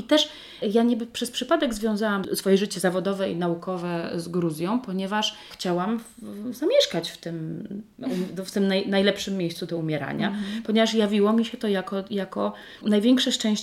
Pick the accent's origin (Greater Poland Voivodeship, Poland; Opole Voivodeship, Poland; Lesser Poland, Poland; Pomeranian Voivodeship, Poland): Pomeranian Voivodeship, Poland; Ja się wychowałam na Kaszubach